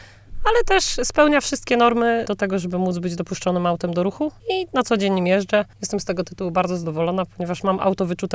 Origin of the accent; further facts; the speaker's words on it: Podlaskie Voivodeship, Poland; Ja do rady adwokackiej jestem u siebie w Białymstoku, bo akurat moje miasto rodzinne należy pod Białystok